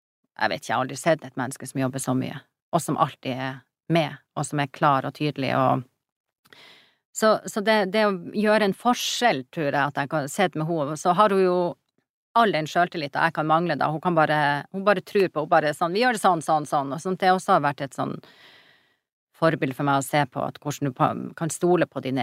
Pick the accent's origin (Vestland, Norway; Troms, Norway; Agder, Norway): Troms, Norway; når jeg vokste opp I Malangen